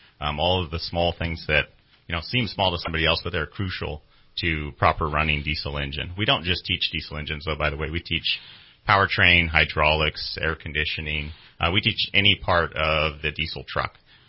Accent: Cedarville, California, United States; I grew up in Modoc County, so I'm from Cedarville, California.

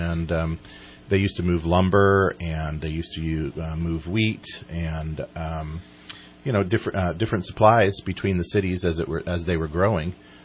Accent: Bella Vista, California, United States; I was raised in Bella Vista.

